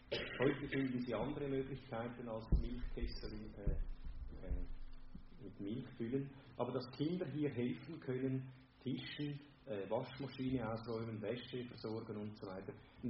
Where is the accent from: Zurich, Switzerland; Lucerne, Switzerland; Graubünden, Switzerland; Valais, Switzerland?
Zurich, Switzerland; ich bin in Zürich aufgewachsen